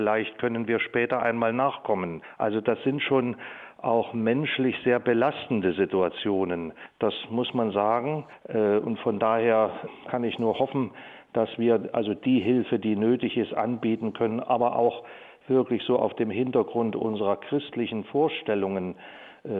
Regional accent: East Germany, Germany; Und ich bin hier im Osten Deutschlands groß geworden, von daher liegt mir das auch sehr am Herzen, dieses Werk.

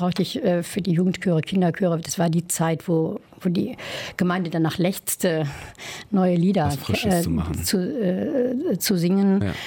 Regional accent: Meschede, North Rhine-Westphalia, Germany; Ich stamme aus Meschede, da gibt es die Abtei Königsmünster.

